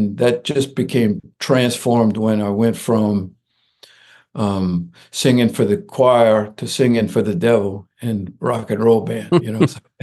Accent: Louisiana, United States; It is French with a syntax style and a vocabulary and an accent that's all its own and unique, but it's nonetheless French. But the French that we speak in Louisiana is very unique.

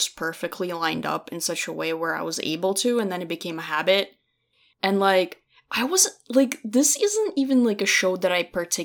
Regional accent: Brooklyn, New York, United States; I don't know. I grew up in Brooklyn, right?

